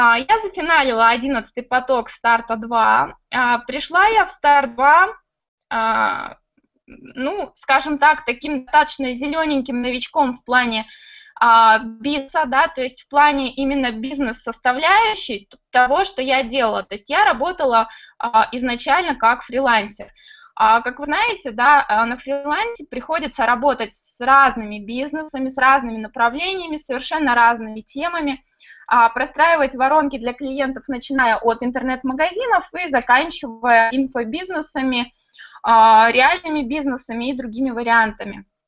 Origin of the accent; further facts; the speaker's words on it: Barnaul, Altai Krai, Russia; Барнаул – это мой родной город. Я в свое время жила там.